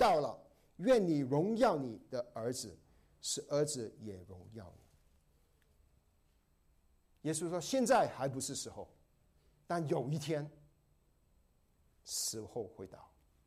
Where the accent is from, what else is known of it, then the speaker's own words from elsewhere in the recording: Guangdong, China; 我成长的时候是听广东歌的，我是广东人啊。